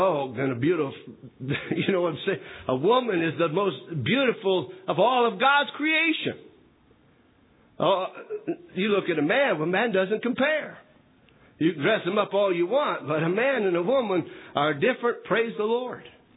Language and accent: English; Northern United States, United States; accent: Yankee; I don't try to hide my accent. I'm a Yankee, I'm from that area of the country.